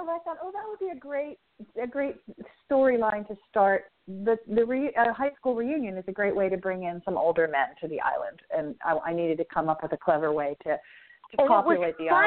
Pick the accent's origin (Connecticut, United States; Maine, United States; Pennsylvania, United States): Pennsylvania, United States; also born or lived in Boston; I don't really remember what snow feels like, even though I lived in Boston for years and I grew up in Pennsylvania.